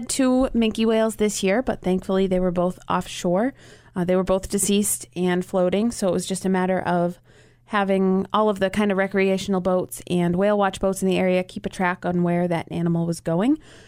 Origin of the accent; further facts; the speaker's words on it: Massachusetts, United States; Nope. I grew up in Massachusetts.